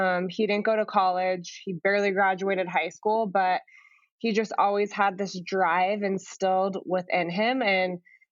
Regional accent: Las Vegas, Nevada, United States; I was born and raised in Las Vegas.

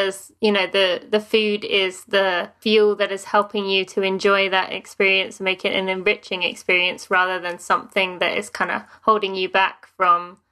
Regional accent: England, United Kingdom; now in United States; I'm obviously from England, but I do live in the US.

